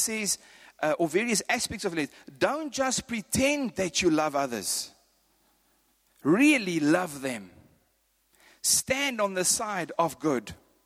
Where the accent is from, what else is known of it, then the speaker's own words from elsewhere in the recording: Free State, South Africa; I grew up in the Free State.